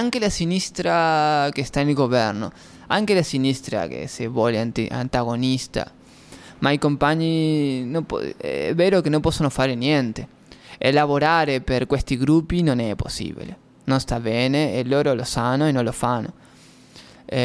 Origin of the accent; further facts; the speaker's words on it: Uruguay; Italian is a second language; nel nostro paese, nel mio paese, in Uruguay